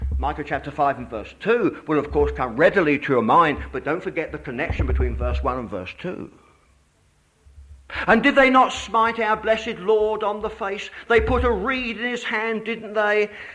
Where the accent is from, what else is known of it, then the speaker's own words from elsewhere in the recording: England, United Kingdom; but I'm an Englishman, you see, with respect.